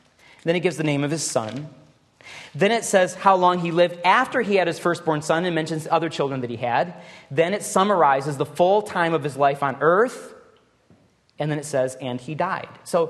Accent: Detroit, Michigan, United States; I grew up in Detroit, by the way, so don't think I'm just bashing Detroit for no reason. I'm one of them, in a sense.

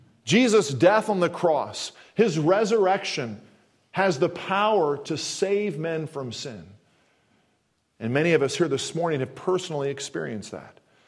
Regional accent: Kansas City, United States; Growing up in Kansas City, many times had these tornado, not just drills, but literally tornado times in our high school.

